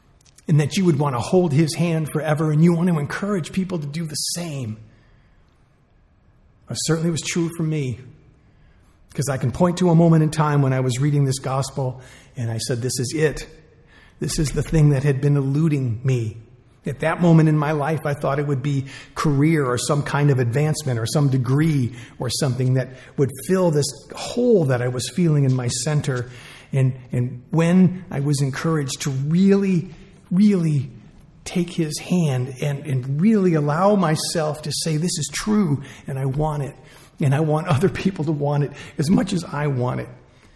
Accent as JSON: {"language": "English", "region": "Illinois", "country": "United States", "tie": "born or raised there", "said": "I grew up in the Chicago area, so I was up at home visiting my mom and my sister"}